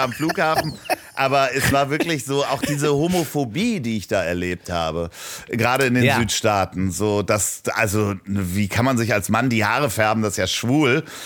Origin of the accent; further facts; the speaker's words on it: Germany; Und ich so, nee, ich komme aus Deutschland.